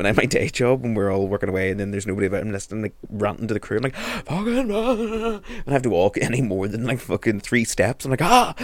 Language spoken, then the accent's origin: English; United Kingdom; No, we're British. How dare you?